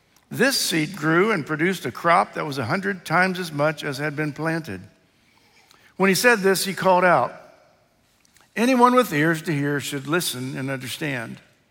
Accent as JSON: {"language": "English", "region": "Ohio", "country": "United States", "tie": "born or raised there", "said": "I grew up in Ohio and went to school in Indiana"}